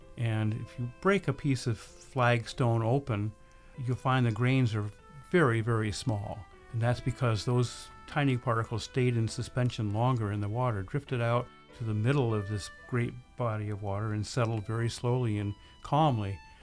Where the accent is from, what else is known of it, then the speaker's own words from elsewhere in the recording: Pennsylvania, United States; Yes, I was born and raised in Susquehanna County. I did spend some time overseas and in other areas, but most of my life I've lived here in Susquehanna County.